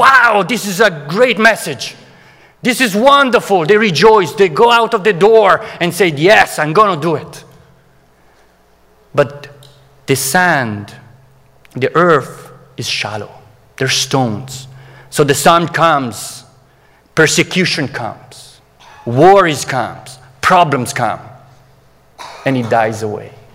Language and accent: English; Italy; English is a second language; I was a teenager. I was growing up in Italy, and I was playing basketball